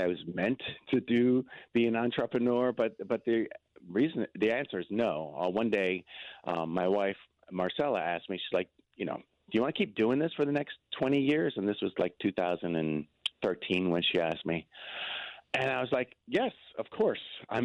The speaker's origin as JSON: {"language": "English", "country": "Venezuela", "tie": "born or raised there", "also_born_or_lived": "Argentina", "said": "I was born in Argentina, and I grew up in Venezuela. That's how I became bilingual. So half of me is Latin American, half of me is North American."}